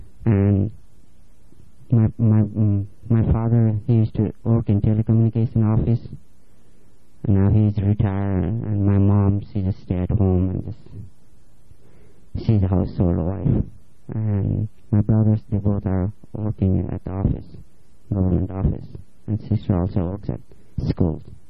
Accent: Nepal; English is a second language; now in United States; I am from Nepal. Nepal is in South Asia. It's in between India and China.

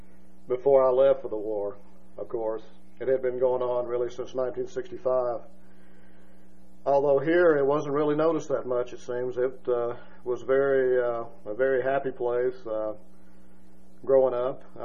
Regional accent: Oxford, Alabama, United States; I was an only child, pretty much raised as a happy child in Oxford. And I grew up in Oxford with a very happy childhood.

